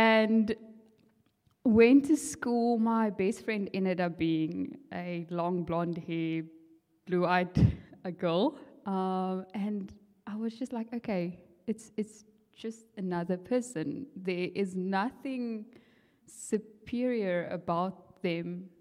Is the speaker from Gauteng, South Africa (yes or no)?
no; Nababeep, Northern Cape, South Africa; So I grew up in the Northern Cape in a town called Nababi, which I'm sure like half the people here hasn't heard about. It's extremely Afrikaans, but colored Afrikaans. And Northern Cape colored Afrikaans.